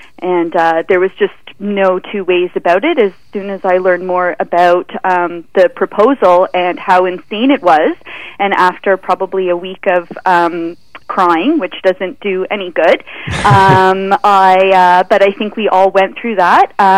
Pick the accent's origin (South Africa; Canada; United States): Canada; Toronto, Ontario; I am originally from Toronto and in the food industry there and heavily involved in the local food movement there. My husband and I moved specifically to this part of Ontario because of the culinary tourism in this area